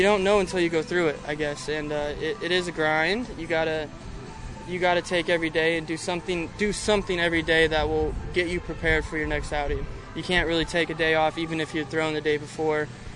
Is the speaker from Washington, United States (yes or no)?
yes; Washington, United States; I'm from Washington.